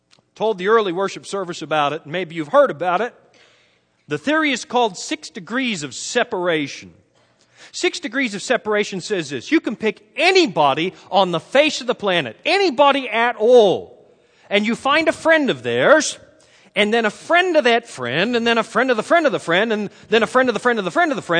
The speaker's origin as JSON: {"language": "English", "country": "Canada", "said": "I revealed that I am Canadian."}